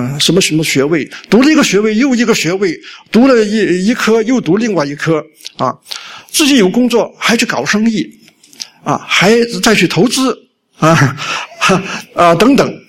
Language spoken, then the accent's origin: Chinese; China; now in Australia; 但是我们中国人的问题就是压力太大，所以我们压的个个都好像我那样很扁了，你看我的身材就是很扁的啊你看你回国去看一看